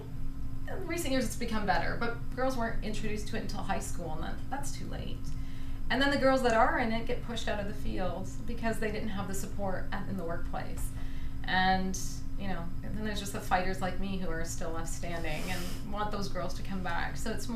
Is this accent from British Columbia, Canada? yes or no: no; Kitchener-Waterloo, Ontario, Canada; Well, I'm from Kitchener-Waterloo, and I've worked at a variety of companies there